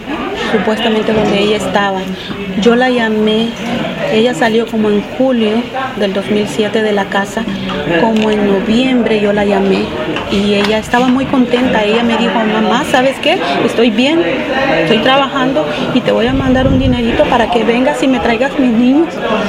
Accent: San Pedro Sula, Cortés, Honduras; Yo vengo de San Pedro Sula, Honduras.

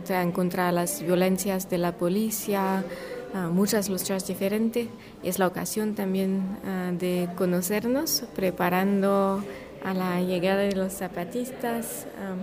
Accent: Paris, Île-de-France, France; de París, vivo en París

